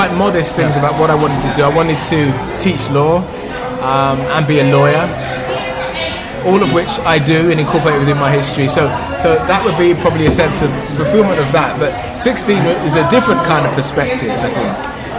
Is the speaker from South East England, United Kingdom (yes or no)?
yes; Basingstoke, South East England, United Kingdom; also born or lived in London / West Sussex / Surrey / Leeds; Basingstoke, born in London, but raised in Basingstoke, and then West Sussex, and then Surrey. And then South London.